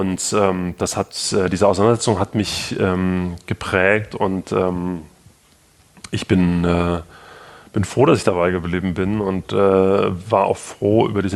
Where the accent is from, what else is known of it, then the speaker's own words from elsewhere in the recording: Gera, Thuringia, Germany; habe ich dann meine Heimatstadt Gera gefunden.